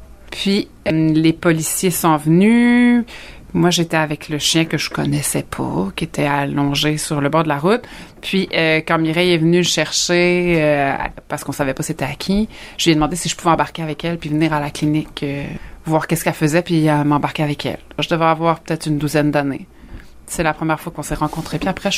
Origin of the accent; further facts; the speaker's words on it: L'Étang-du-Nord, Quebec, Canada; Je suis née à l'Étang du Nord il y a 37 ans déjà. Grandi aux îles, je me suis exilée pour étudier en 2005, revenue en 2015. Un retour prévu et attendu. Depuis, j'habite maintenant au bassin